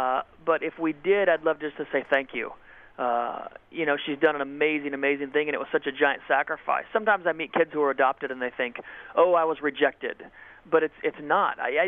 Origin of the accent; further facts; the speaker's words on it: California, United States; the group I grew up with in California, the skateboarders, the surfers, the guys that drive hot rods